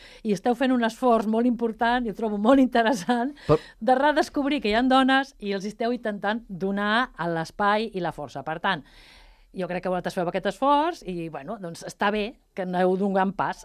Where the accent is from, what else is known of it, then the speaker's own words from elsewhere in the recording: Sant Cugat, Catalonia, Spain; sóc de Sant Cugat, però vull senyalar que sóc neta d'avi i àvia sastres de Girona, de Sant Feliu de Pallerols, neta de pagès